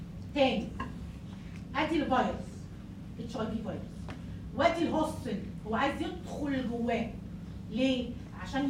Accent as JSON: {"language": "Arabic", "country": "Egypt", "said": "يعني بيعالج حالات مثلا الهيباتايتس بي او سي عندنا في مصر"}